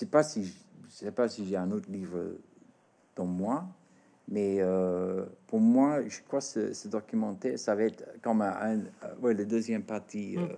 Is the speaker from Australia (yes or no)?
yes; Australia; French is a second language; c'est exactement comme une sculpture où j'ai grandi en Australie